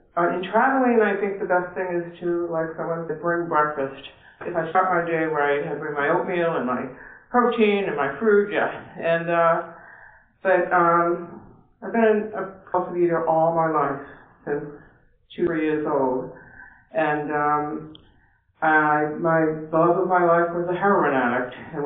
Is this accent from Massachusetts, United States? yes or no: yes; Somerville, Massachusetts, United States; I'm from the Boston area, Somerville.